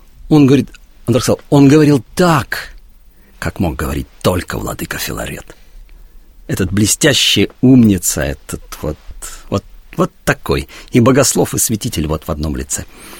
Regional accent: Belarus; потому что я сам белорус, и для меня все, что связано с Белоруссией, очень трепетно.

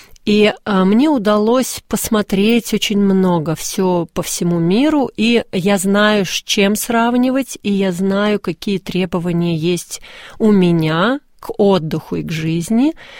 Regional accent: Moscow, Russia; я родилась и выросла в Москве, несмотря на то, что мое детство прошло прям совсем неподалеку от вашего офиса, от вашей студии, я жила на Донской улице

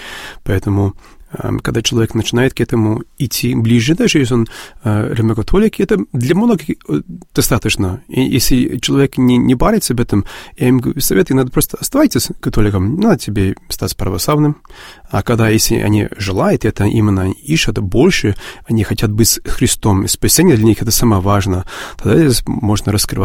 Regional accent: Geelong, Victoria, Australia; друг из моего родного города, Джилонга

